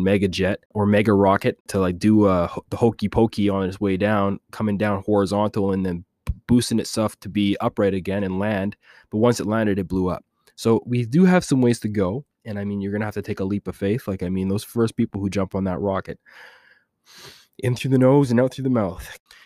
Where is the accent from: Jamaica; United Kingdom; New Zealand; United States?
Jamaica; even though I'm Jamaican, I can speak a little patois, you know, from time to time